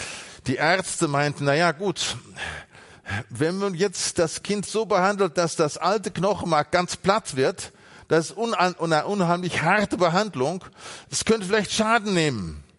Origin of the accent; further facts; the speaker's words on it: Halver, North Rhine-Westphalia, Germany; Ich komme ja aus dem Sauerland, auch hier nebenan, aus Halver, Bever